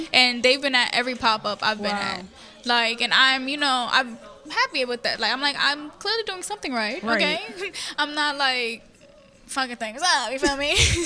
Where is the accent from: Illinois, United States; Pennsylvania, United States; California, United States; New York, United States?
New York, United States; Harlem; Because I'm from Harlem and I'm in Brooklyn.